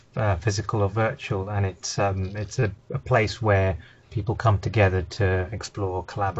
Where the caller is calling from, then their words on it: London, United Kingdom; From my house today, in London.